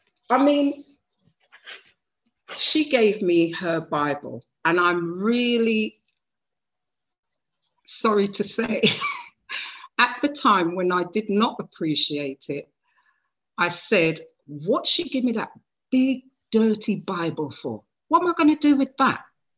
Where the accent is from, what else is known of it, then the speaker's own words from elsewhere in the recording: Stoke Newington, London, United Kingdom; I grew up in Stoke Newington Church, for the young people who may not be aware. I grew up in Stoke Newington